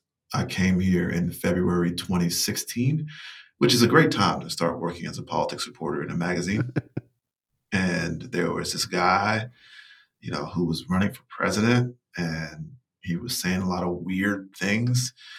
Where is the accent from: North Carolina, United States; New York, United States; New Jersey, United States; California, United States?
North Carolina, United States; And it was about how my home state had become the battleground for all these issues